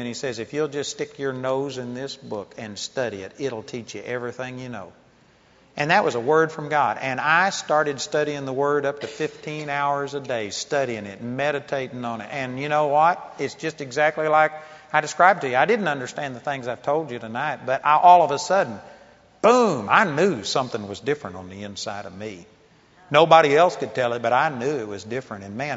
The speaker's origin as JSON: {"language": "English", "region": "Texas", "country": "United States", "said": "people understand when I say I'm a hick from Texas"}